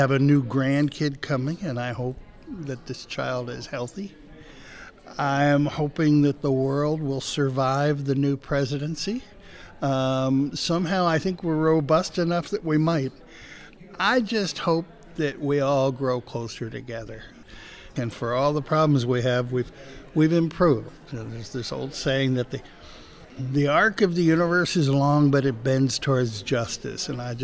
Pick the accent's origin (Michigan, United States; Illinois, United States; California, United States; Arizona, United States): Illinois, United States; Chicago; I'm from Chicago.